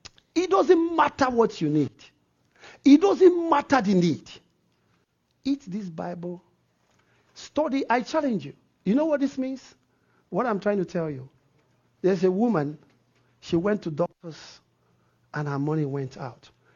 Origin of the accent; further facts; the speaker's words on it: Nigeria; moved away; I came from Nigeria totally.